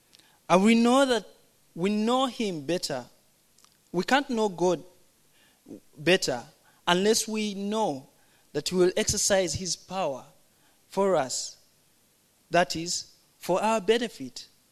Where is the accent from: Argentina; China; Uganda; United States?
Uganda; Maybe it's the sun, because the sun in my country is very hot. I come from Uganda. It's quite hot.